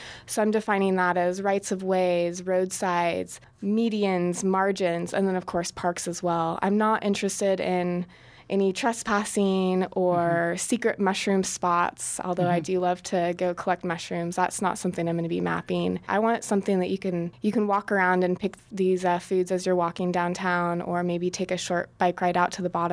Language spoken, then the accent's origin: English; Paradise, California, United States; I grew up in Paradise, California, which is near Chico, in the foothills over the Sierra Nevadas.